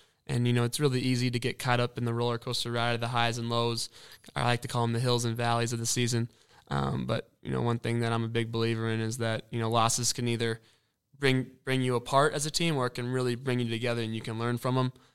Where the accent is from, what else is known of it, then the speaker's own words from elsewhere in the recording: Minnesota, United States; Well, I'm from Minnesota, So you always look forward to going to the barn.